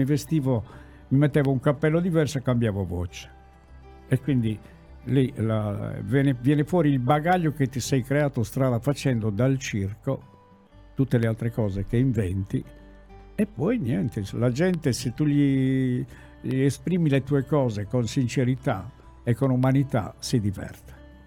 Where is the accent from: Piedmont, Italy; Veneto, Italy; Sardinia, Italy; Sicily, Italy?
Sardinia, Italy; Sono un sardo che parla a modo suo, capisce il francese a modo suo.